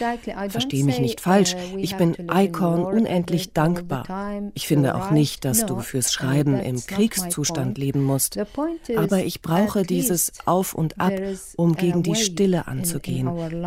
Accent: Iraq; Wenn mich Leute fragen, wo kommst du eigentlich her, dann scheue ich mich zu sagen, aus dem Irak. Das trifft es einfach nicht. Das Arabische ist meine Heimat.

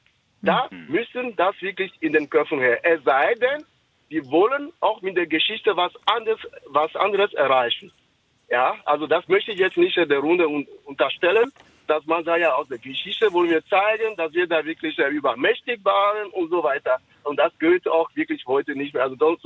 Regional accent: Togo; Und ich komme aus Togo.

